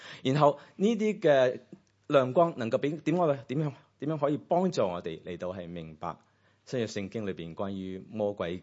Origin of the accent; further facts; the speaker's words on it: Hong Kong; born there; 我小时候在香港出世